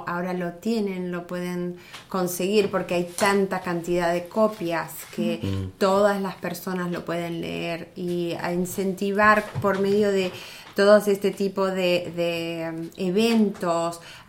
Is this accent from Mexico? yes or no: no; Argentina; moved away; a mí me pasa cada vez que voy a mi país, Argentina. Cuando estoy allá, no soy más de allá. Y cuando estoy acá, yo soy argentina.